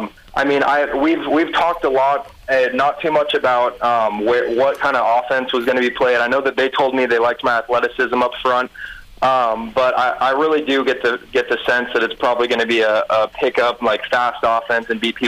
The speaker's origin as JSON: {"language": "English", "town": "Eugene", "region": "Oregon", "country": "United States", "tie": "born or raised there", "said": "Yeah, so actually, I grew up in the North Eugene area, right across the street"}